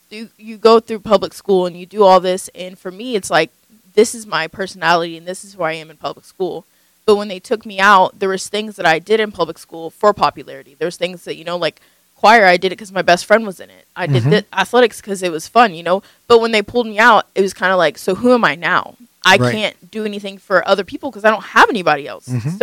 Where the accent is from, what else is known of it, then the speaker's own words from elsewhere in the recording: Athens, Texas, United States; I'm from Athens, Texas.